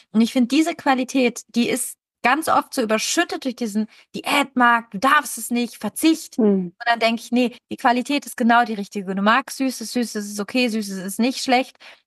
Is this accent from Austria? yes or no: no; Italy; German is a second language; ich komme aus Italien, für mich ist es relevant zu essen.